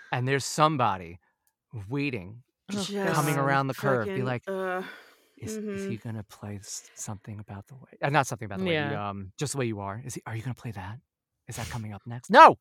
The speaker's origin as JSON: {"language": "English", "region": "New York", "country": "United States", "said": "I am from New York. Trust me."}